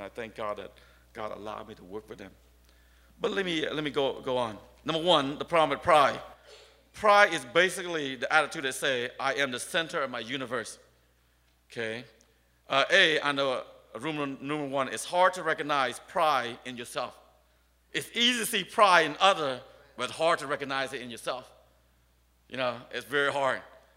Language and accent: English; United States; People ask me where you're from. I speak proudly, stick my chest out. Yeah, I'm from America.